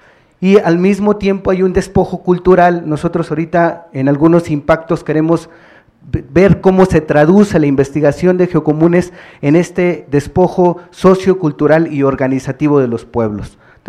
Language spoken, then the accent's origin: Spanish; Papantla, Veracruz, Mexico; vengo de Papantla, con un saludo desde allá.